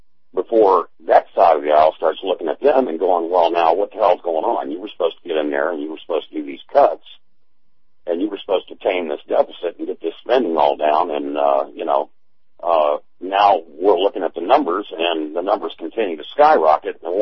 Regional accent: Atlanta, Georgia, United States; I came from Atlanta.

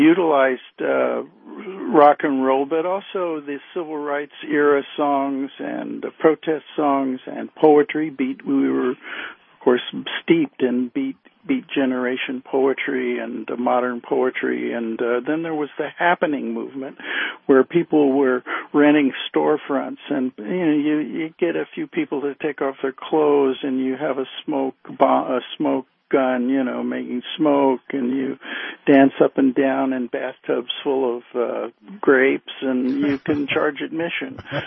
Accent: Midwest, United States; I came from the Midwest, so I was brought up on … also rock and roll, you know … so forth. And jazz from Kansas City.

